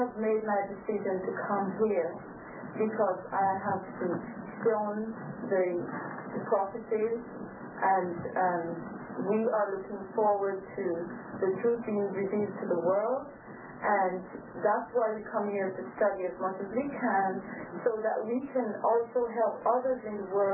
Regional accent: England, United Kingdom; now in Texas, United States; I'm from England.

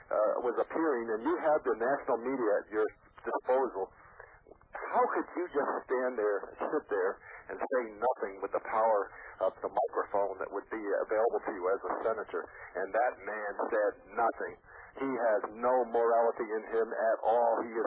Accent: Wayne, New Jersey, United States; I'm from Wayne, New Jersey.

